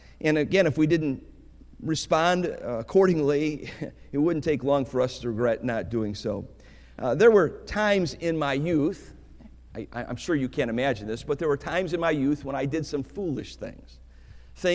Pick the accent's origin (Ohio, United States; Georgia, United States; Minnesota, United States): Ohio, United States; Cleveland; You know, as a boy growing up in Cleveland, I would characterize the house or the home in which I was raised as a very disciplined home.